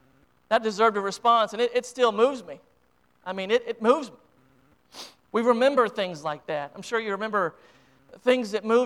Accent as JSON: {"language": "English", "country": "United States", "said": "it's something that, as an American, it's something that every time I watch those vicious, those evil attacks on our great nation"}